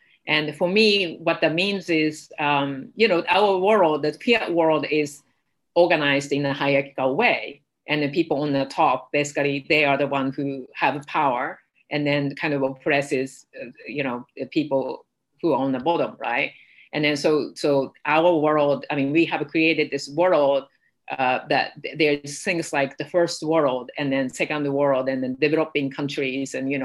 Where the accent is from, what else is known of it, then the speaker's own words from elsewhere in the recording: Japan; I grew up in Japan